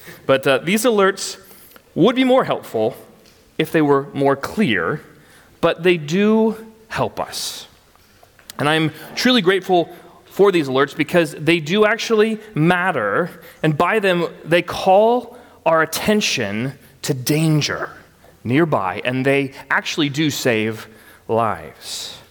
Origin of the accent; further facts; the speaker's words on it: Louisville, Kentucky, United States; So I came from Louisville. We had a lot more tornadoes than I think you do here.